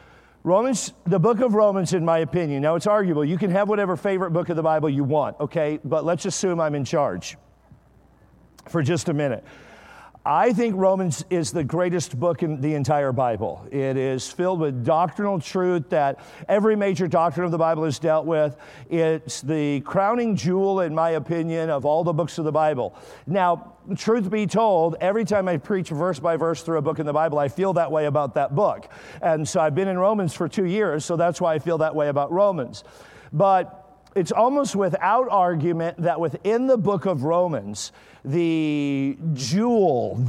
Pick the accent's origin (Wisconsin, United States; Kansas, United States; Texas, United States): Texas, United States; Amarillo; And so I'm from Amarillo. My family is.